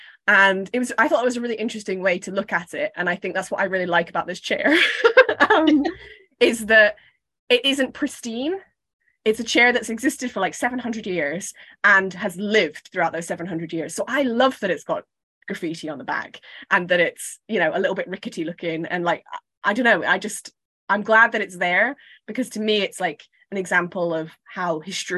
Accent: Scotland, United Kingdom; Yeah, I think I'm allowed to say this because I'm Scottish.

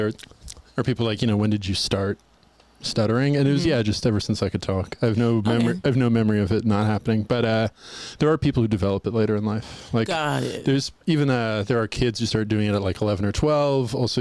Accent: Westchester, New York, United States; Westchester.

